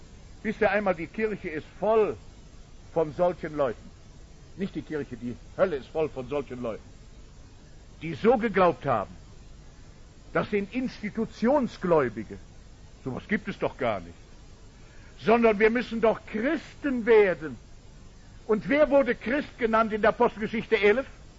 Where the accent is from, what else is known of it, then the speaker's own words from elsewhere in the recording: Rhineland, Germany; Was hatte ich als Rheinländer für eine Ahnung vom Oktoberfest in München?